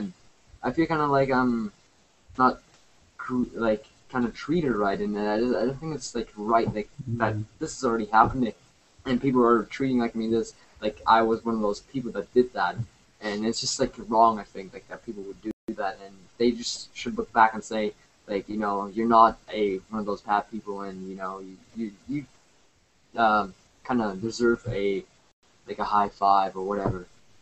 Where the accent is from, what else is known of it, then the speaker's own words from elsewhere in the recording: Germany; like I'm from Germany and I'm pretty much like the peaceful person you could ever meet.